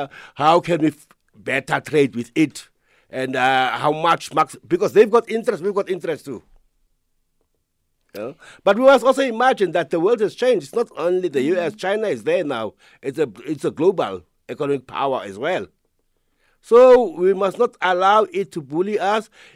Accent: South Africa; I'm South African.

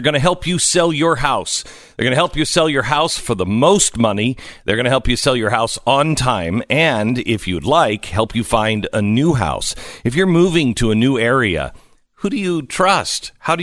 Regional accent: Texas, United States; You have no idea. I'm coming from Texas. You have no idea what I even mean about that.

